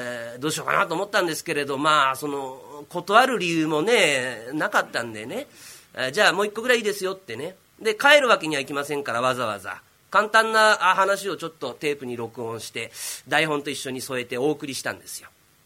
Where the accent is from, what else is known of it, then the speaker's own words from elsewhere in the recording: Matsuyama, Ehime, Japan; 私地元が愛媛の松山なんですけれど、その松山でねカルチャースクールやってくれって頼まれたんですよ